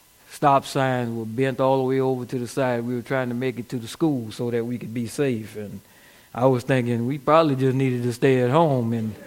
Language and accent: English; Louisiana, United States; I'm from Louisiana, and some of you probably don't remember 1965 Hurricane Betsy.